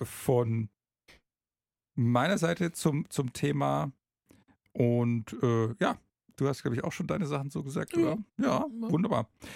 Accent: Baden-Württemberg, Germany; Und als Schwabe will ich das dann schon genutzt wissen.

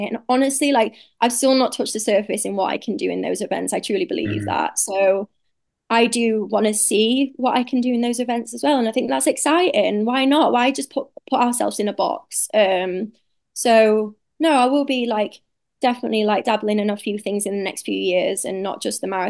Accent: Sheffield, Yorkshire and the Humber, United Kingdom; now in Australia; I'm from Sheffield, so I'm used to like God grass training.

